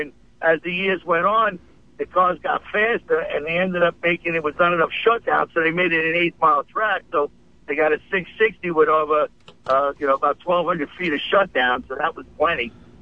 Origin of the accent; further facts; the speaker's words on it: Valley Stream, New York, United States; I grew up in Valley Stream, went to Central High School, Motor Mechanics, Mr. Trotter.